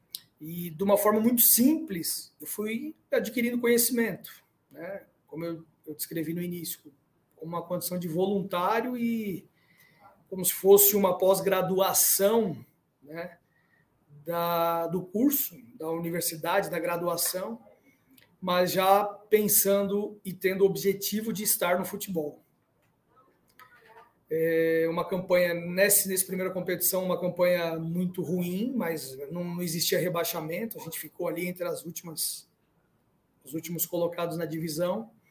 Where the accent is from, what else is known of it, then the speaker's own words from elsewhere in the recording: São Paulo, Brazil; Eu sou de São Paulo, cresci ali em São Paulo